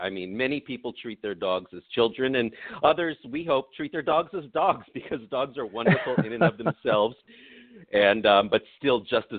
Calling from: California, United States; I am here at our headquarters in sunny Southern California

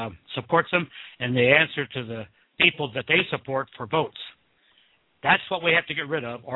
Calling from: Bend, Oregon, United States; Bend, Oregon.

